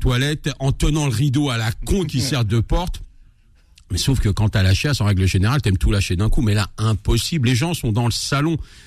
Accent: France; Comme je viens de France

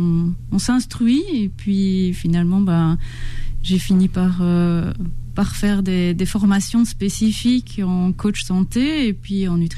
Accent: Belgium; now in United States; Et je suis belge d'origine.

